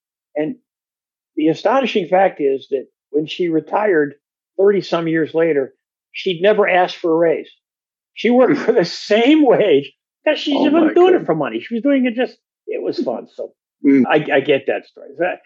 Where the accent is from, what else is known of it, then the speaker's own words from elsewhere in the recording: Palatine, Illinois, United States; I grew up in Palatine, Illinois, a suburb of Chicago, 45 minutes out on the train line from the city.